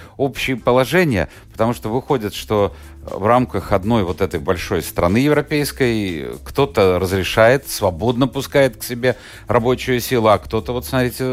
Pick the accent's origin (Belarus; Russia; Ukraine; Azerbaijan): Ukraine; Нет, я с Украины.